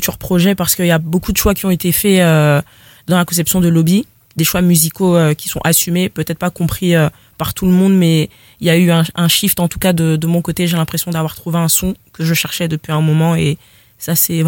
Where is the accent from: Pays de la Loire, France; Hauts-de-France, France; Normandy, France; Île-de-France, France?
Hauts-de-France, France; Lille; born or raised there